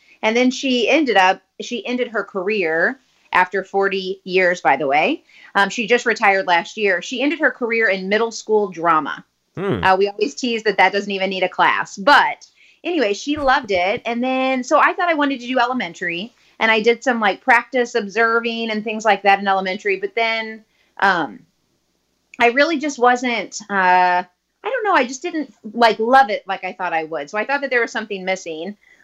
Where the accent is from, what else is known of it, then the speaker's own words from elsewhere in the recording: Troy, Missouri, United States; I actually grew up in Troy, Missouri, and that's where I went to school all growing up in high school.